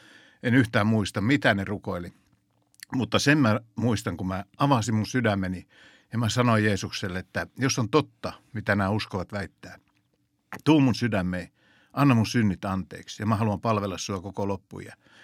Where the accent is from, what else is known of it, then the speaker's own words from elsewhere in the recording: Kokkola, Central Ostrobothnia, Finland; also born or lived in Kannonkoski; Silloin kun olin poikanen, ja muutettiin Kannonkoskelta, mä oon syntynyt Kannonkoskella Keski-Suomessa, ja ne Pohjanmaalla sanoikin, että tuo yksi on vähän erilainen. Niin kun me muutettiin sinne Kokkolaan, niin äiti vei meitä Kokkolan helluntaiseurakunnan pyhäkouluun.